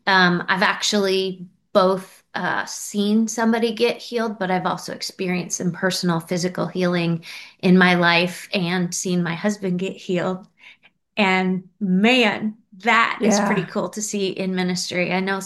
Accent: Iowa, United States; now in Cincinnati, United States; Well, I'm originally from Iowa, but like any other good Cincinnatian, my husband, when he met me, moved me back here. So we live in Cincinnati in the Kenwood area

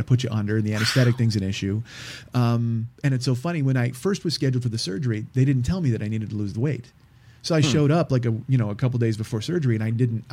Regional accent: Chicago, Illinois, United States; I grew up in Chicago saying jagoff all the time.

